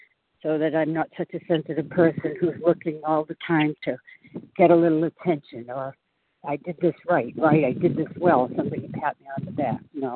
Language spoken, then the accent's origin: English; Boston, Massachusetts, United States; I am in sunny Corolla, North Carolina, but I am from the Boston area